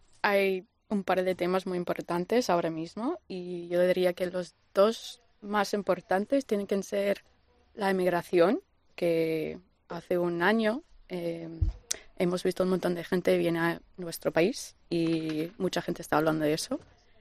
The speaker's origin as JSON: {"language": "Spanish", "country": "United States", "second_language": "Spanish", "lives_now": "Spain", "said": "viniendo de los Estados Unidos, yo creo que lo más difícil para cambiar era como un saludo"}